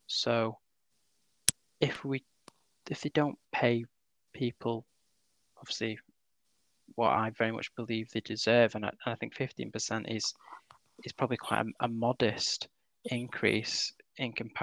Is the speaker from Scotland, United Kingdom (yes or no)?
no; Manchester, North West England, United Kingdom; You know, I'm from Manchester